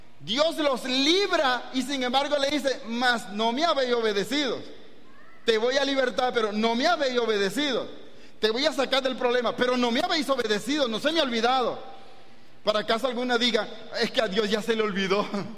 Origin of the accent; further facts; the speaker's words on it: Venezuela; Y en mi país, y perdónenos, le llamamos cambur.